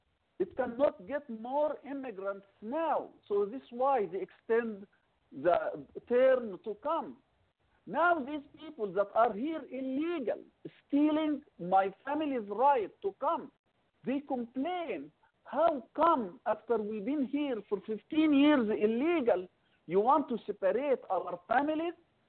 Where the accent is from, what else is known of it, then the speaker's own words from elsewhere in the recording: Egypt; English is a second language; moved away as an adult; now in United States; I am originally from Egypt, migrated here.